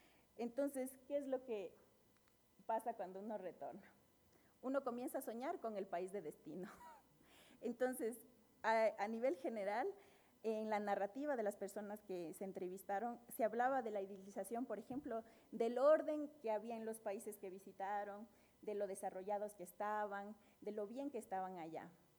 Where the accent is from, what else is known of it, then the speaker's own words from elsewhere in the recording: Ecuador; Y hay momentos que sí me siento muy ecuatoriana, entonces.